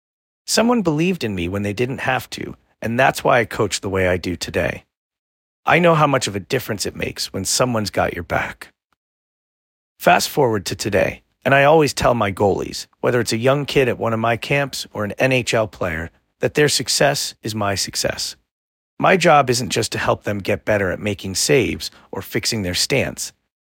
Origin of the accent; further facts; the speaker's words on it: Winnipeg, Manitoba, Canada; growing up in Winnipeg, I had to get creative if I wanted to play hockey.